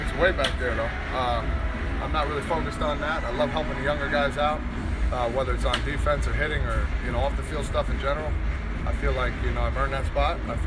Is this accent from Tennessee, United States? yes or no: no; New Jersey, United States; I'm from New Jersey, okay?